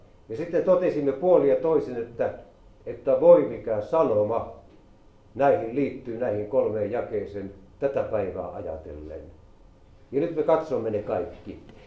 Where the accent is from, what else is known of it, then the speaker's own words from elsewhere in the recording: Ylistaro, South Ostrobothnia, Finland; Me olimme siinä Ylistaron Untavalan kylän, mistä me olemme kotoisin